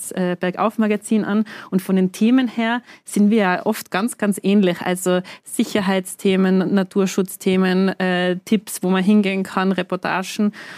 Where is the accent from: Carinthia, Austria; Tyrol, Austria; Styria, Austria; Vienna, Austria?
Tyrol, Austria; obwohl Tirol natürlich wunderschön ist, muss ich als Tirolerin sagen